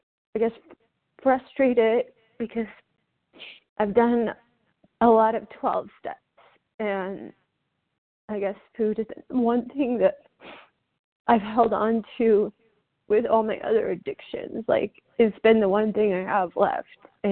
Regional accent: Colorado, United States; from Colorado, and this is my first meeting.

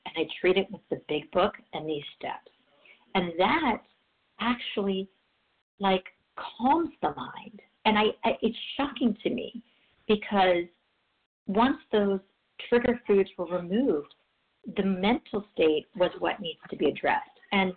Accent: Los Angeles, California, United States; from Los Angeles, recovering, getting recovered in this program.

